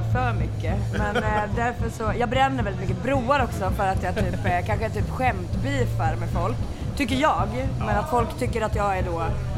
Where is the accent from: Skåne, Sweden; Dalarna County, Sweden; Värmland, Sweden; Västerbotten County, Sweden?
Dalarna County, Sweden; Falun; Jag kommer ju från Falun, så att det är ju ett stort hat i mig mot dem.